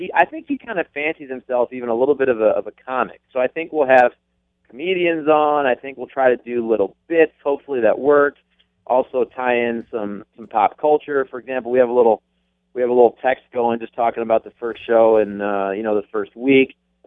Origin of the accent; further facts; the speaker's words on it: Ohio, United States; even though I'm a huge Ohio State football fan because I'm from Ohio, I did go to Bradley